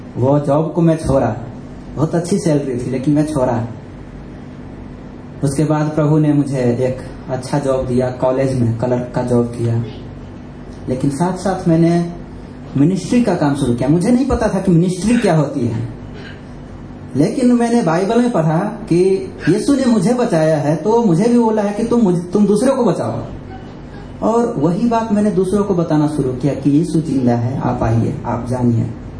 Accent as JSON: {"language": "Hindi", "region": "Bihar", "country": "India", "said": "मैं एक बिहारी आदमी हूं"}